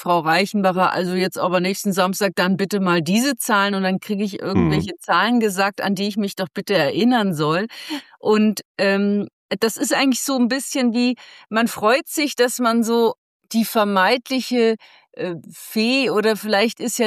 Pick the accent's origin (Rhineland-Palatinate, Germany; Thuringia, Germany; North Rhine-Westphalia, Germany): Rhineland-Palatinate, Germany; Mainz; born there; In Mainz geboren, da ist man ein Kind der Fasenacht.